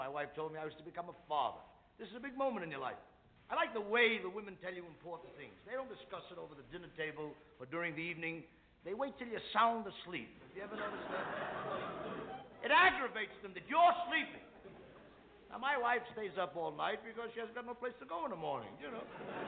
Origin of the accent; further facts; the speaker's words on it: New York City, New York, United States; Now, I come from the Lower East Side of New York.